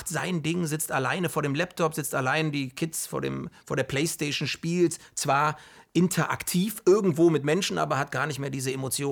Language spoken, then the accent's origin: German; East Germany, Germany; ich kenne das noch aus der DDR, ich komme noch mal aus der DDR